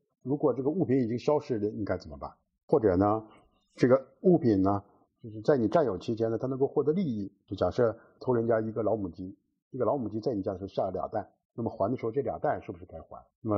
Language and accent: Chinese; China; 我们亚洲人哈，包括我们中国人在内呢